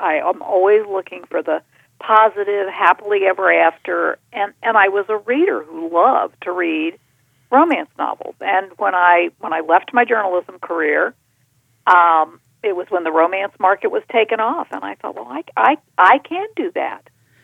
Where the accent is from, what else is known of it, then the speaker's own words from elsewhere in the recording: Virginia, United States; I did. I grew up in Virginia.